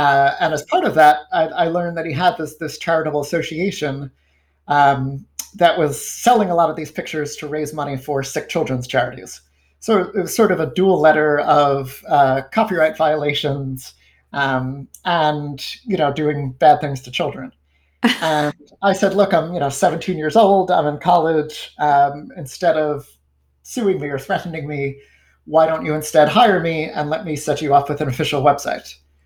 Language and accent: English; New York, United States; So it turned out I grew up in Rockland County.